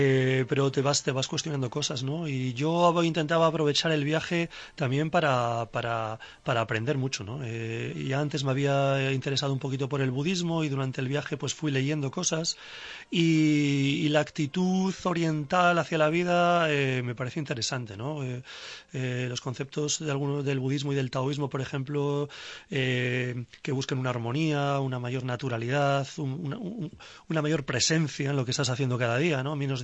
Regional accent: San Sebastián, Basque Country, Spain; born there; moved away as an adult; also born or lived in London / New York; Yo emigré de España, de San Sebastián, de mi San Sebastián natal, a Londres hace ya 21 años.

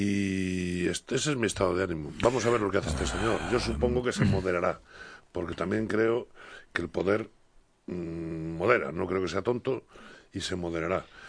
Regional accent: Spain; Pero para España y como español, pues tengo algunas incógnitas

